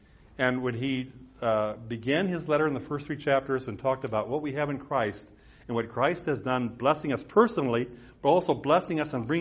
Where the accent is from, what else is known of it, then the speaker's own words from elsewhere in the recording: Midwest, United States; the particular synod of the Lutheran Church that I grew up with in the Midwest